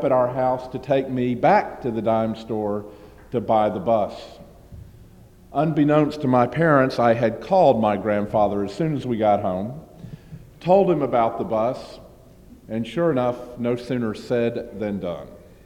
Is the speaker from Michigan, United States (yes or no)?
no; Georgia, United States; One, of course, is that I'm from Georgia and not from Kentucky.